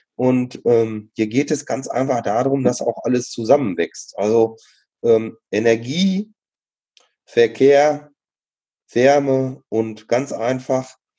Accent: North Rhine-Westphalia, Germany; ich bin im Sauerland auch groß geworden, hatte auch dort eine sehr schöne Kindheit

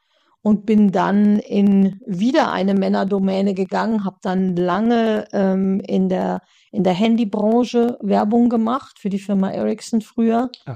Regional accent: Düsseldorf, North Rhine-Westphalia, Germany; born there; Ich bin in Düsseldorf geboren, und habe dort meine Ausbildung gemacht

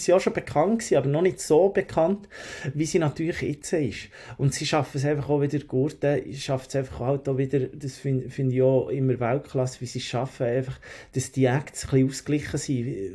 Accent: Locarno, Ticino, Switzerland; Das ist Schande über meinen Heimatort, muss man sagen. Ich bin ein alter Ticinese, Locarno Ticino.

